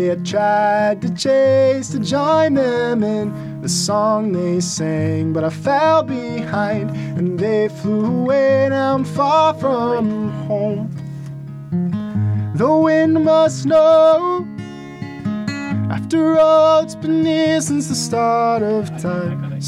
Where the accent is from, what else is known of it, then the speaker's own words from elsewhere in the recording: Hibbing, Minnesota, United States; I'm from Hibbing, Minnesota.